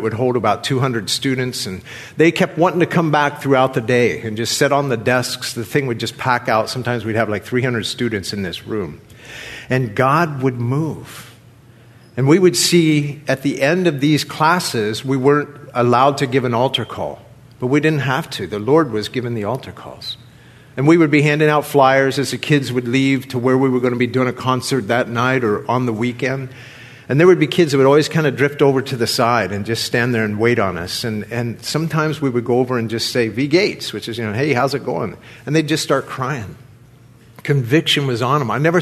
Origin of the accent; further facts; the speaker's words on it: Ohio, United States; Me, I'm a hillbilly from Southern Ohio. I don't even have a high school diploma. I ran away from home at 16 years old.